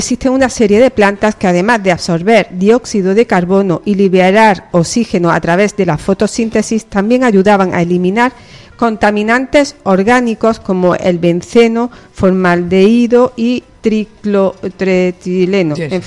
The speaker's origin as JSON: {"language": "Spanish", "town": "Granada", "region": "Andalusia", "country": "Spain", "said": "soy de Granada, yo la conocía en maceta"}